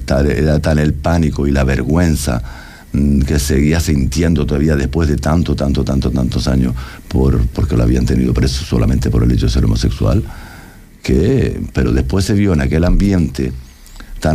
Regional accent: Canary Islands, Spain; yo soy majorero, entonces la gente de Fuerteventura sabe que aquello fue una especie de cárcel

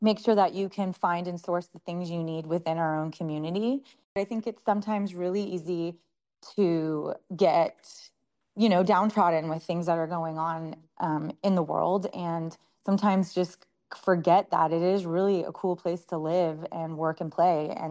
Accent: California, United States; now in Humboldt, United States; I grew up in the Bay Area and went away to school during the Silicon Valley boom. And when I got back after I graduated from college, got back to San Jose, I just knew that I couldn't stay there

